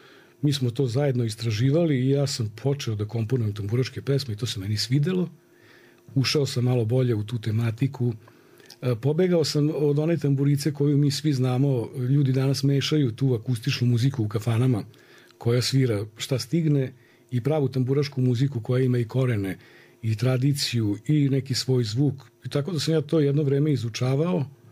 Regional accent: Titel, Vojvodina, Serbia; Imamo tri reke, blizu smo tri grada i detinjstvo u Titelu je bilo lepo.

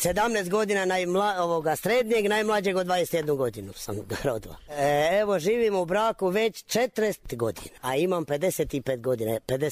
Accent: Devetina, Republika Srpska, Bosnia & Herzegovina; ja sam rodom iz Devetinje, a prije sam ona udala se prije rata kod Zvornika.

